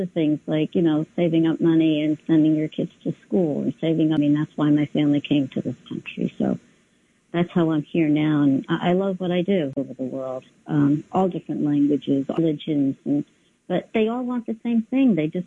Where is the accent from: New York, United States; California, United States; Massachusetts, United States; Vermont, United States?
New York, United States; Brooklyn; also born or lived in Turkey; My family arrived here from abroad, from Turkey, when I was about a year old. And growing up in Brooklyn, back in the 70s, I guess no one had health insurance.